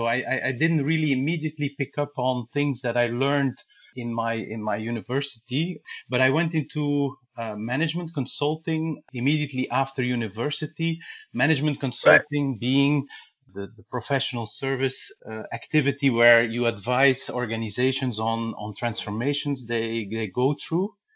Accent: Flanders, Belgium; English is a second language; So the biggest two are Dutch and French, and then we have a small part of the country speaking German. I'm from the Dutch-speaking part.

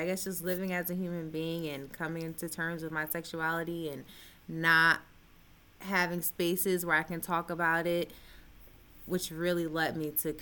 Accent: Roselle, New Jersey, United States; My mom was born and raised in Roselle, New Jersey, which is right outside of Elizabeth, Newark, that area. So I kind of grew up in that area.

